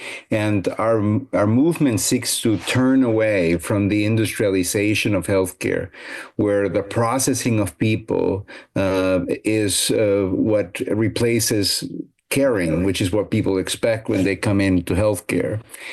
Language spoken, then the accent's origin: English; Peru; English is a second language; now in United States; I'm originally from Peru, and I've done all my career in the United States, all my clinical career in the United States.